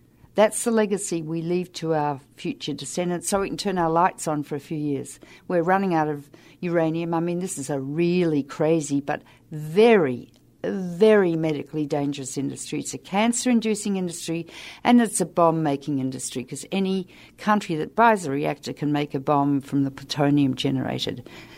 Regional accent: Australia; I come from Australia, where 40% of the world's uranium resides

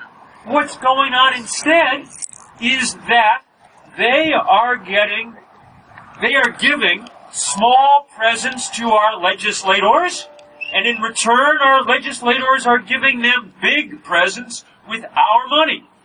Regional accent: New England, United States; Now, I'm rooting for the Patriots, because I'm from New England.

